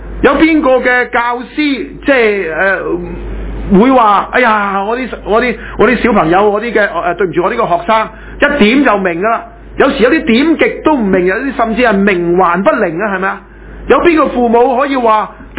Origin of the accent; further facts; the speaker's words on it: Canada; 你知我哋加拿大人咧，就對美國又憎又恨噶嘛